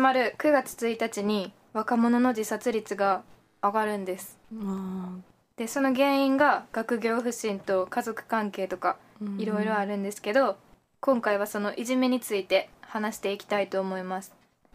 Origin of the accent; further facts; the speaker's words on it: Ehime, Japan; もう私愛媛県出身で、めっちゃ田舎のあれ学校通ってたんですけど、